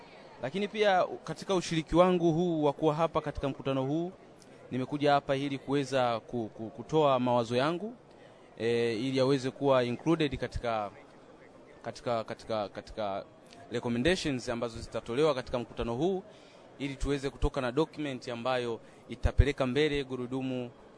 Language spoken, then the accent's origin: Swahili; Tanzania; natoka Tanzania.